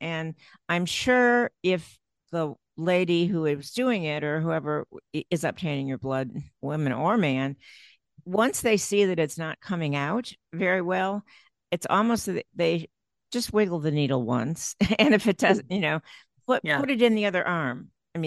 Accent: Ohio, United States; I'm from Ohio, and the Ohio State Michigan game, they actually have a blood battle in the 2 weeks before

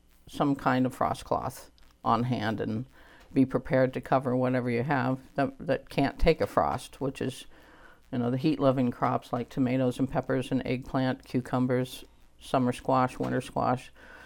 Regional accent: Oklahoma, United States; I mean, I grew up in Oklahoma, and my husband's been trying to grow okra for me forever

